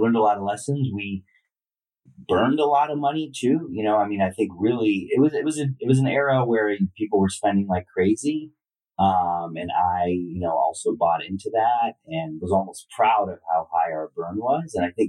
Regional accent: California, United States; born there; I was born in the U.S. My wife's born in New York. I was born in California, like we talked about. But, you know, we're of Indian descent.

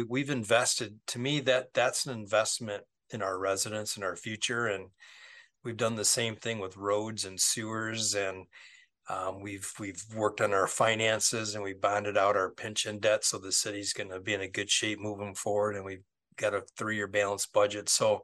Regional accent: Westland, Michigan, United States; Yeah, well, you know, I grew up in Westland, and I went to school in Westland.

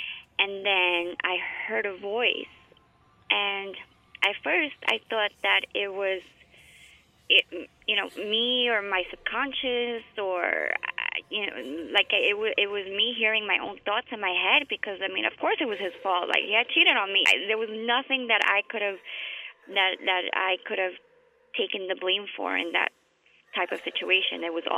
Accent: Texas, United States; because growing up in Texas, you experience a rich mix of cultures.

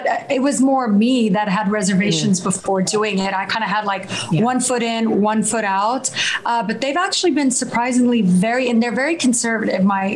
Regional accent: Texas, United States; you know, back in the U.S., you know, I'm from Texas

